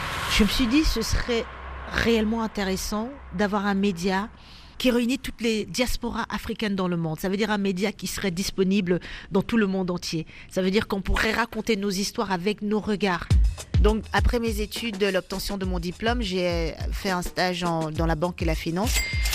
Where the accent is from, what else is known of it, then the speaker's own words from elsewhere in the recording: Yaoundé, Centre, Cameroon; moved away as an adult; Je suis née au Cameroun il y a 35 ans. J'ai fait toute mon enfance, adolescence à Yaoundé.